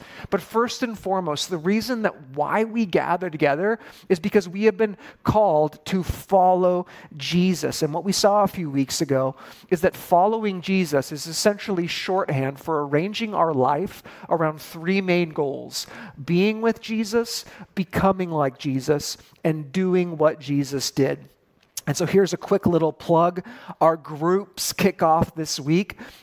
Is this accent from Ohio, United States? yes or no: no; Chicago, Illinois, United States; made a lot of talk about football and the Chicago Bears, and because I'm from Chicago